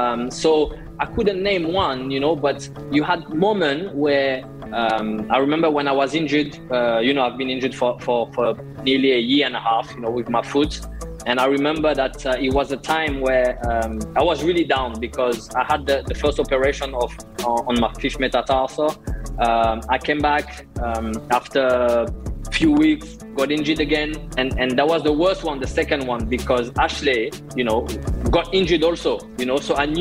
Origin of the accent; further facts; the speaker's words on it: Martinique; Thierry Henry is Thierry Henry, and I'm from Martinique, so he was my idol.